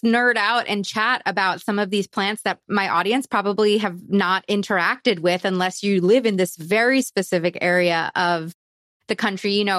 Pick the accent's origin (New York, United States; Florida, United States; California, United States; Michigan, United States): New York, United States; like myself as a New Yorker, the first time I went to Arizona, I felt like I was in a different country.